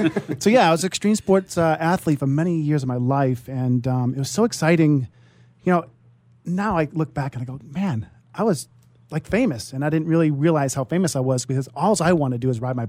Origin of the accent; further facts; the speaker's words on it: Boston, Massachusetts, United States; And my first trip, one of my first trips was California, actually, from Boston. I'm from Boston.